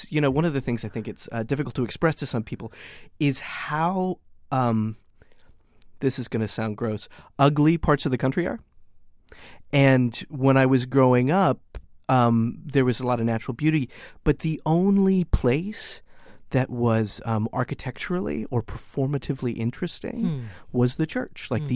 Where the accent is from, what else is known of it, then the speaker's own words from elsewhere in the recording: Texas, United States; I spent a long time writing sort of surreal westerns, you know, growing up in Texas.